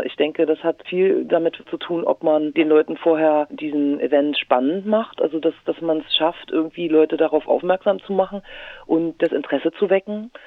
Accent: Halberstadt, Saxony-Anhalt, Germany; Also ich bin in Halberstadt aufgewachsen, viele von meinen Freunden leben da, meine Familie natürlich auch.

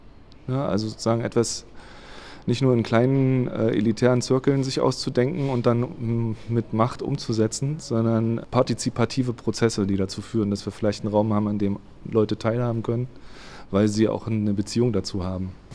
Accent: East Germany, Germany; now in Hamburg, Germany; ich bin in der DDR aufgewachsen.

